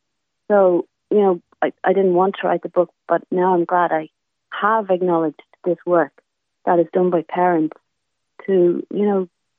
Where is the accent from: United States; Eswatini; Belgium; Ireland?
Ireland; And as an Irish person, Irish writers are reared on Joyce.